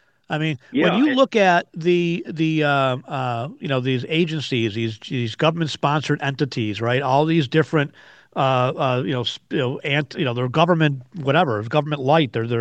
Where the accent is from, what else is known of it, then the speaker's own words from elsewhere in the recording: United States; And I, as an American, I'm over it.